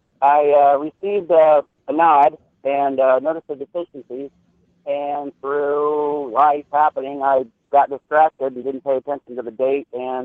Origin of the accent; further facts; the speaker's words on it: Ohio, United States; I'm from Ohio.